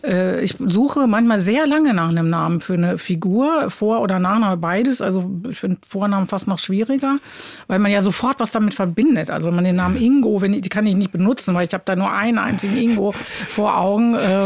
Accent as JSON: {"language": "German", "town": "Wedemark", "region": "Lower Saxony", "country": "Germany", "tie": "born or raised there", "said": "ja, Wedemark bin ich auch quasi aufgewachsen"}